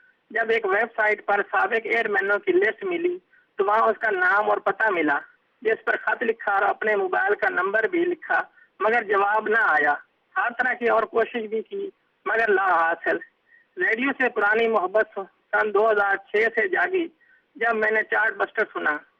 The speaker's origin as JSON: {"language": "Urdu", "town": "Shorkot", "region": "Punjab", "country": "Pakistan", "said": "اور میں شورکوٹ کا رہنے والا ہوں."}